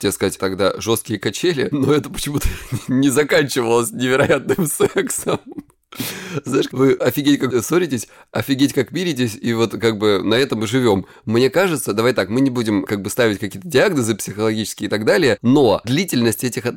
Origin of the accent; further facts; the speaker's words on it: Krasnodar Krai, Russia; мне 37 лет, я психолог, я мужик, я лысый и я с Кубани.